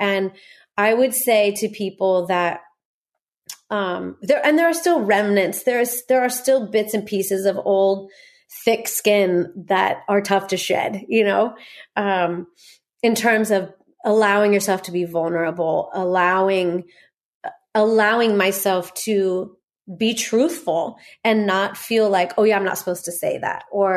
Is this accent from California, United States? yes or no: yes; Norco, California, United States; also born or lived in Corona; And we're both from Norco. Yeah, maybe it is Norco, like Corona, which is this podunk town close to here where I was born in Corona, and spent the first 2 years of my life in Norco.